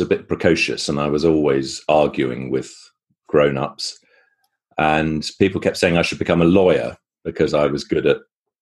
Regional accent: London, United Kingdom; I always attributed it to growing up in London and hating the smell of smoke.

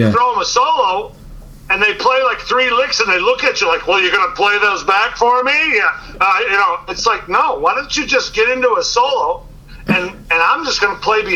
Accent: Northeast, United States; It's like I'm from the Northeast and we used to get a lot of snow.

